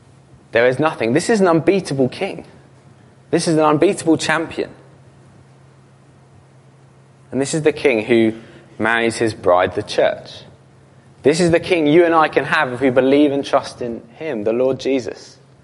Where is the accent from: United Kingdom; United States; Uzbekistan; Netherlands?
United Kingdom; No, not that. I'm British.